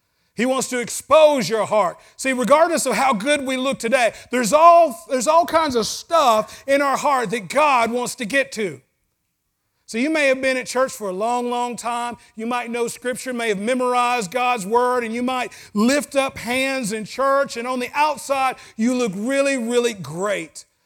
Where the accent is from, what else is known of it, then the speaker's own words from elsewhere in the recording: the South, United States; I'm from the South, and there's certain times a year you just had to go to church in the South.